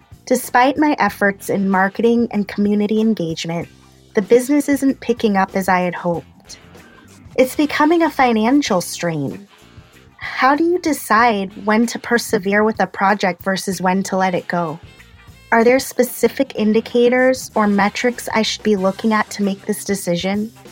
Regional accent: Fresno, California, United States; from Fresno, California.

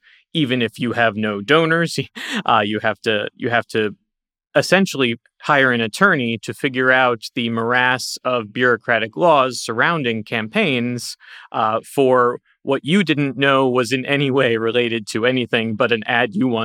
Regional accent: Ohio, United States; including my home state of Ohio, where SBA v. Dryhouse was played out.

